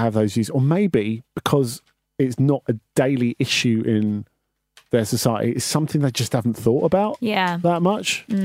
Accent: England, United Kingdom; now in Bulgaria; Many of my Bulgarian friends will be deeply embarrassed and disgusted by what happened, just as we English people are by the behaviour of some of our football fans.

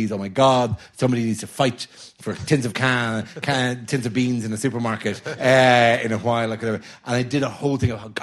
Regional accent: Ireland; I'm Irish. We used to be diversity. We were diversity once.

